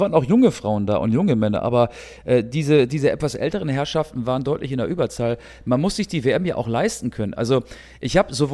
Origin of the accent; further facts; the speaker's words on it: Germany; Wir wollen uns ja nicht ausschließen, wir sind ja auch Deutsche.